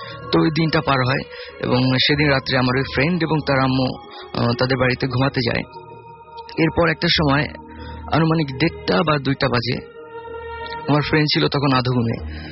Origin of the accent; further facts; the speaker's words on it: Uttara, Dhaka Division, Bangladesh; Hello listeners … from Uttara.